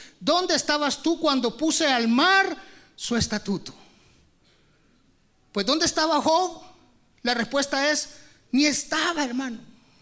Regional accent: El Salvador; moved away as an adult; now in Guatemala

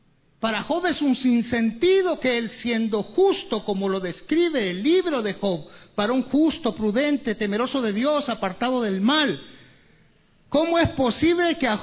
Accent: El Salvador; moved away as an adult; now in Guatemala; Yo soy de El Salvador y vine a Guatemala a fundar una misión con mi familia, con mi esposa y con mi hija.

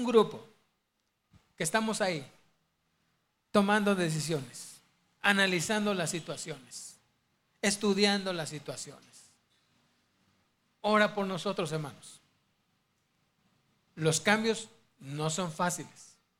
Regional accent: Mexico; Pero déjenme hablarles como mexicano.

